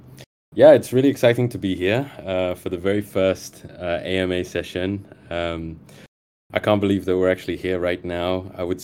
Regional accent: Singapore; I am a Singaporean artist and creative director.

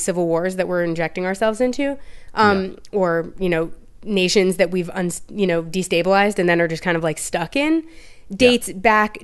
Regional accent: Manhattan, New York, United States; And I grew up in Manhattan, you guys.

